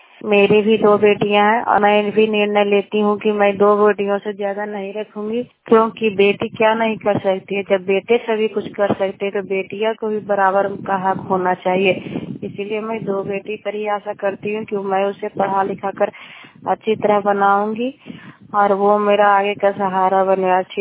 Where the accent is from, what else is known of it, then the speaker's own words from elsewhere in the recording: Gangta, Bihar, India; मैं गंगता गांव से हूँ, बसनिया पंचायत हरनौत प्रखंड और जिला नालंदा का निवासी हूँ।